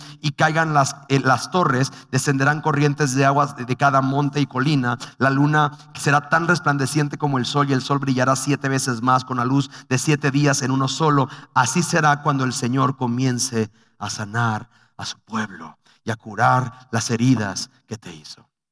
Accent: Mexico City, Mexico; Ves que tengo déficit de atención y yo soy chilango, bro.

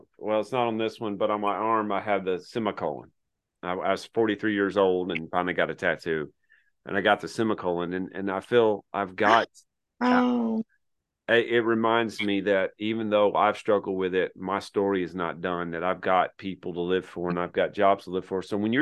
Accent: Tennessee, United States; I grew up in Tennessee. We didn't have a team, and the Atlanta Braves were not good.

